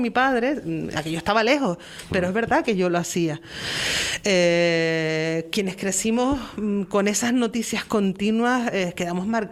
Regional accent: Canary Islands, Spain; para eso está nuestra representación como canarios en el Congreso de los Diputados

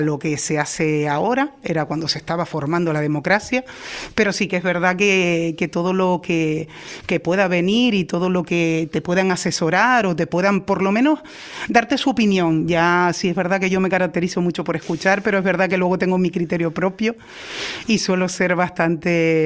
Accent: Los Silos, Canary Islands, Spain; yo he nacido ahí, me he criado y me he desarrollado en Los Silos, en mi barrio, en la Caleta de Interián, que soy caletera

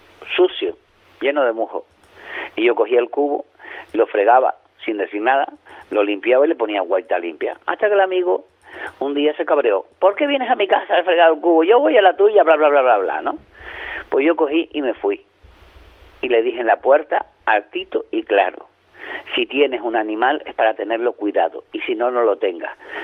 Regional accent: Canary Islands, Spain; Siendo canario con más motivo

